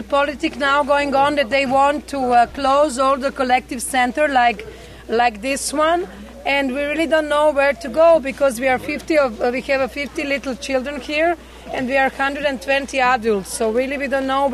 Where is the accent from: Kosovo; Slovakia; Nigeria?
Kosovo; Because we were in the extreme emergency, because we came from Kosovo.